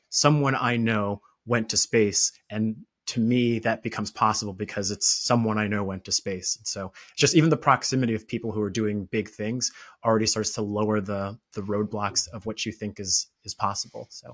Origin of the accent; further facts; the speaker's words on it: Orlando, Florida, United States; I grew up in Florida, Orlando, Florida. So, you know, shout out to O-Town.